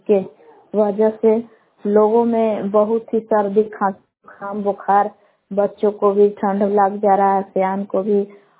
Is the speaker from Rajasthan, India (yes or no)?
no; Balan, Bihar, India; ग्राम बलान जिला कैमूर भगवान के निवासी हूँ।